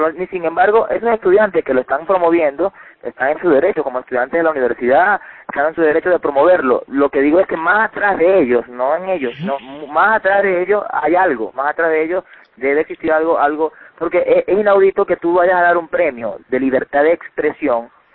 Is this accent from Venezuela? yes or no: yes; Venezuela; donde nosotros como venezolanos, a través del presidente de la República, lo entrega todo